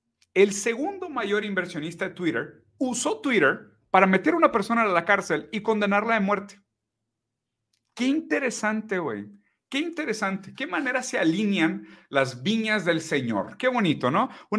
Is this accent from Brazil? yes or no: yes; Brazil; Spanish is a second language; Es que me da vergüenza Brasil a veces, ¿eh? Y es que soy brasileño